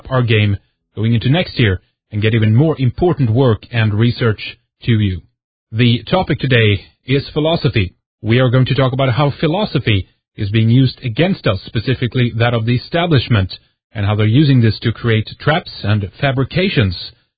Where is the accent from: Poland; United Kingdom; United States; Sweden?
Sweden; I'm from Sweden, and this is Red Ice Radio.